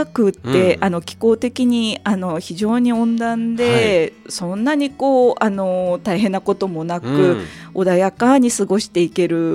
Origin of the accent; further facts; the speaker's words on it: Chiba, Japan; 私は千葉県生まれ、はい、千葉県育ち、うん、千葉県とは言っても東側、はい、うん、九十九里平野の真ん中あたりの山武市というところで暮らしています